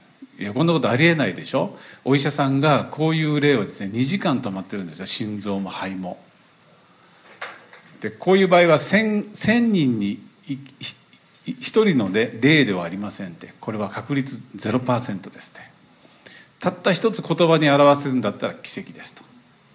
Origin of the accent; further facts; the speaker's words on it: Kitakyushu, Fukuoka, Japan; now in Kagawa, Japan; もう23年ぐらい香川県にいるんですけれども、でも実は、私の出身は福岡なんです。福岡の方がまだ長いんです。26年間北九州にいました。北九州市八幡っていうところですけど